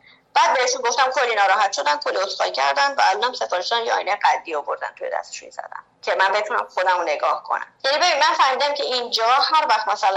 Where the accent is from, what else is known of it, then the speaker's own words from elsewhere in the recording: Iran; moved away; من از روزی که از ایران اومدم دیگه پاشنه بلند نمیشم